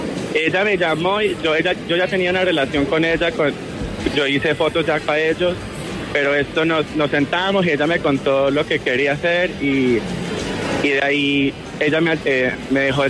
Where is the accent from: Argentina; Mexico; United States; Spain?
United States; Miami, Florida; now in New York, United States; yo nací aquí en Nueva York, toda mi familia, mis padres son de Pereira y me crié en Miami y después ya me mudé aquí a Nueva York hace como 7 años.